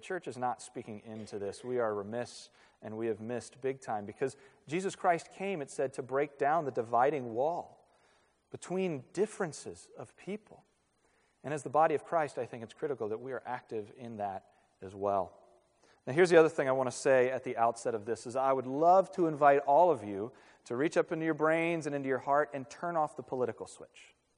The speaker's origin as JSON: {"language": "English", "region": "the South", "country": "United States", "tie": "born or raised there", "said": "coming from the South, you know, growing up in the South, it's almost easier in the South to go after the idea of race and racism"}